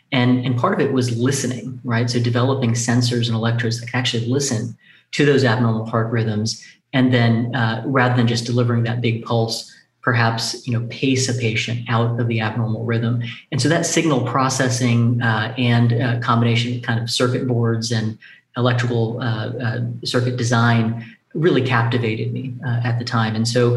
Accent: Tampa, Florida, United States; So my dad was a civil engineer, my mom, a family physician. I grew up in Tampa, Florida

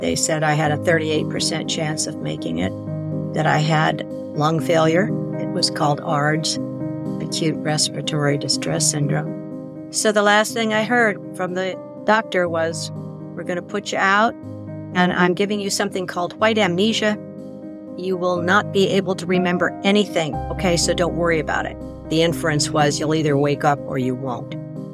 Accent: St. Louis, Missouri, United States; born there; I was born in St. Louis, Missouri. My dad was in the military, so we moved often.

